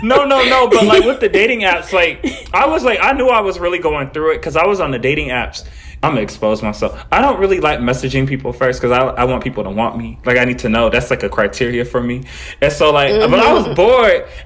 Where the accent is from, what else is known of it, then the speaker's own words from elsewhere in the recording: Florida, United States; also born or lived in California; I'm from Florida and California.